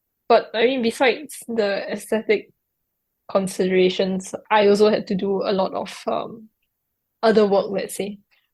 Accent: Singapore; Growing up in Singapore has been so important in so many ways that I'm only just beginning to understand.

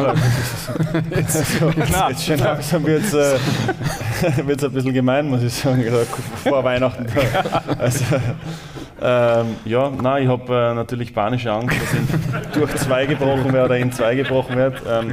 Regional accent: Austria; also wir sind Österreicher, diese ganze Mannschaft identifiziert sich mit dem Land.

